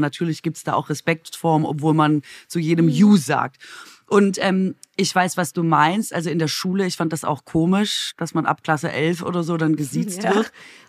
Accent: Baden-Württemberg, Germany; now in Berlin, Germany; Da, wo ich herkomme, aus Baden-Württemberg

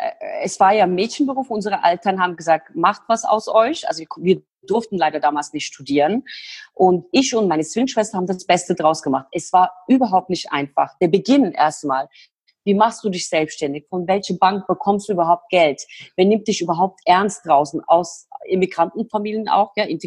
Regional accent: Turkey; now in Germany; komme aus der Türkei mit meiner Zwillingsschwester. Wir sind in der Türkei groß geworden, bei den Großeltern. Unsere Eltern sind damals in den 50er Jahren nach Deutschland gekommen

